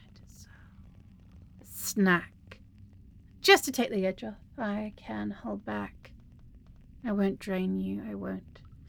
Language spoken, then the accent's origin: English; England, United Kingdom; I can't drink tea, but I love tea because I am apparently an English cliche. Not all English people drink tea, by the way.